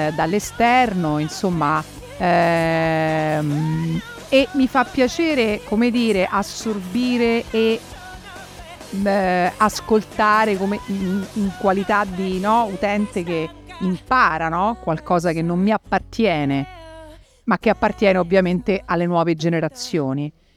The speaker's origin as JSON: {"language": "Italian", "town": "Rome", "region": "Lazio", "country": "Italy", "said": "io sono di Roma, ma sono nata a Roma. Il resto sono napoletana, salernitana e siciliana."}